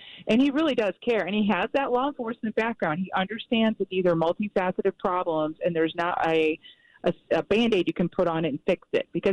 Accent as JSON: {"language": "English", "country": "United States", "said": "as an American, it's disappointing to see how they will, you know, use anyone as a victim or as a casualty for them to push forward their narrative."}